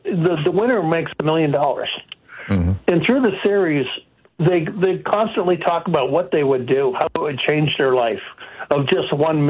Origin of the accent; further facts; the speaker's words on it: California, United States; I'm from the East Bay in San Francisco.